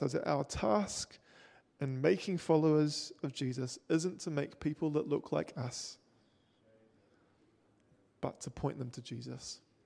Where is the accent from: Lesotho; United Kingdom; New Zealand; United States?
New Zealand; I've never felt like I've had to choose between my identity as a New Zealander of European descent and my identity in Christ.